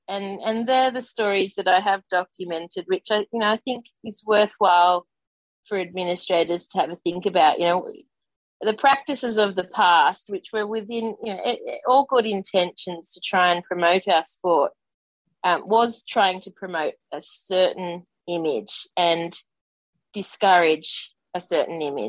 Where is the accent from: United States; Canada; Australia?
Australia; growing up in Australia, growing up in Australian sport